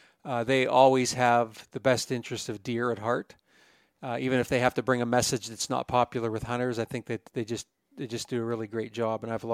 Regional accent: Pennsylvania, United States; Growing up in Pennsylvania, especially when I did, you're quite a bit younger than I am

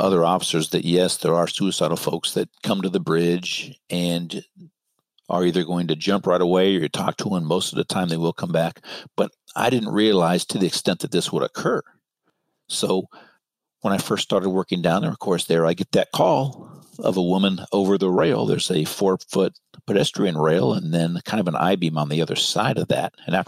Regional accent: California, United States; And I grew up in Marin. We crossed the bridge all the time.

